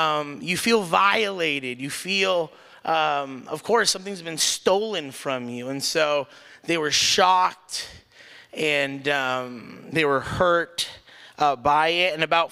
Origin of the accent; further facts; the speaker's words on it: South San Francisco, California, United States; I am a Peninsula native. I live, born and raised in South San Francisco, so technically Northern Peninsula, but we're still in the Peninsula.